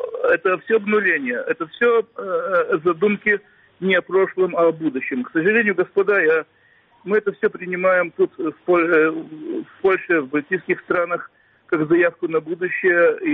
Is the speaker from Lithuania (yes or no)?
yes; Kaunas, Kaunas County, Lithuania; я сам из Каунаса, и моя мать, которая позже оказалась в немецких лагерях, и в Каннауском гетто, мне теперь 98 лет